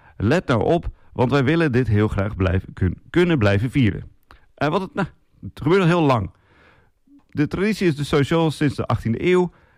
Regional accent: Assen, Drenthe, Netherlands; het Bartjebeeld in Drenthe, Assen, waar ik vandaan kom, is materieel erfgoed.

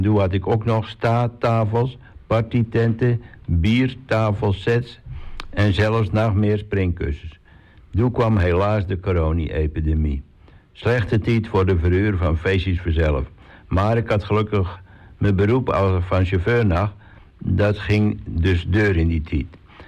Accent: Den Burg, North Holland, Netherlands; Ik ben 43 jaar jong. Ik kom uit de Burg, maar ik ben opgegroeid op de Hoge Berg bij Land en Zeezicht.

